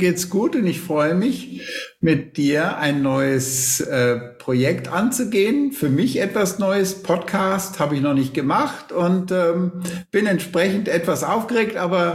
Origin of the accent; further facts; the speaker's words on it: Schleswig-Holstein, Germany; now in Munich, Germany; ich bin 58 Jahre alt, bin eigentlich Schleswig-Holsteiner, der jetzt in seinem Leben länger in Bayern mittlerweile lebt, als er in Schleswig-Holstein aufgewachsen ist und studiert hat. Mich hat es irgendwann nach München verschlagen